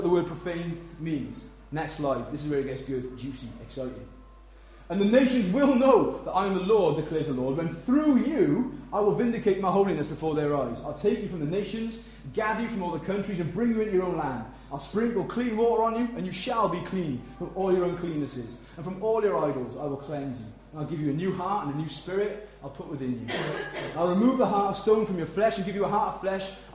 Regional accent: Pontypool, Wales, United Kingdom; But I grew up in Pontypool. 15 years.

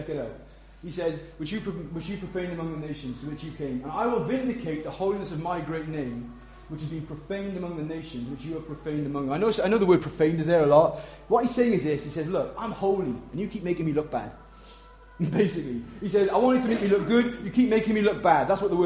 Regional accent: Pontypool, Wales, United Kingdom; But I grew up in Pontypool. 15 years.

